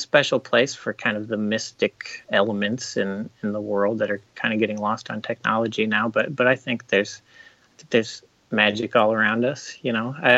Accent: Ohio, United States; Yeah, I'm from Ohio originally. I went to like a small liberal arts college in Ohio

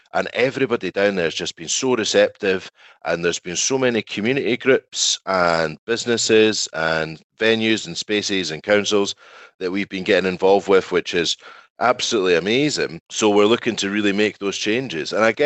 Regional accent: Edinburgh, Scotland, United Kingdom; I'm from Edinburgh myself. I'm born and bred in the city.

